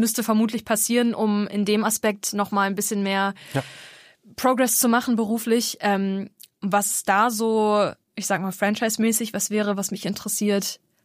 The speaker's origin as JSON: {"language": "German", "region": "North Rhine-Westphalia", "country": "Germany", "said": "ich bin aus NRW"}